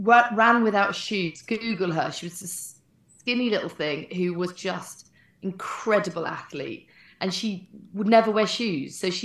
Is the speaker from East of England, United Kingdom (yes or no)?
no; Silverstone, East Midlands, United Kingdom; We've always been a really sporty family. We grew up near Silverstone.